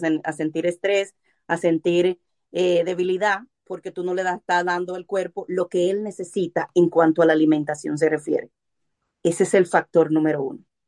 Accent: Dominican Republic; Yo soy dominicana. Bueno, ustedes son colombianos y más o menos es el mismo estilo.

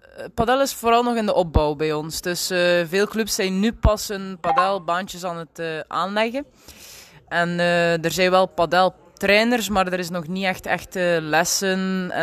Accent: Belgium; Ik kom uit België en dit is mijn eerste internationale padeltoernooitje.

